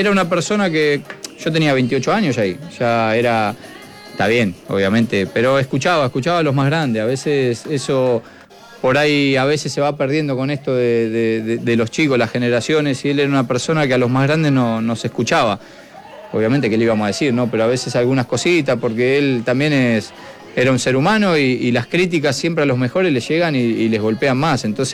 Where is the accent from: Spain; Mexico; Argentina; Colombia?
Argentina; Lanús, Buenos Aires Province; born there; nosotros somos hincha de Lanús porque nacimos ahí, mis hijos son de Lanús